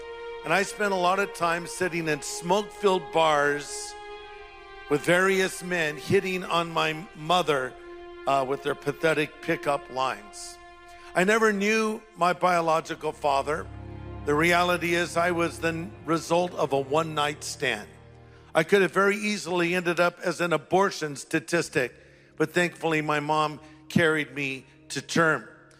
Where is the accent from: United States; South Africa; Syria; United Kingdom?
United States; I said, of course I do. I'm an American.